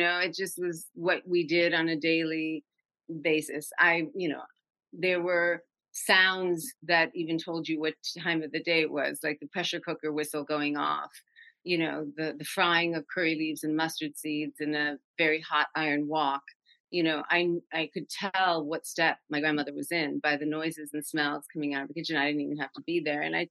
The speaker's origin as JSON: {"language": "English", "region": "New York", "country": "United States", "tie": "born or raised there", "said": "You know, I grew up in New York as a latchkey kid, you know, in the 70s and 80s."}